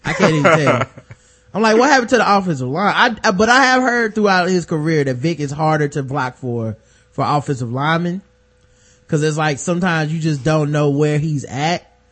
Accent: New Orleans, Louisiana, United States; Like, I'm from New Orleans, but it's too good.

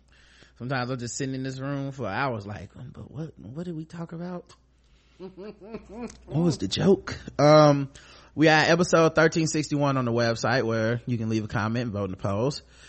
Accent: North Carolina, United States; I love hearing folks from my home state of NC sharing perspective on the podcast waves.

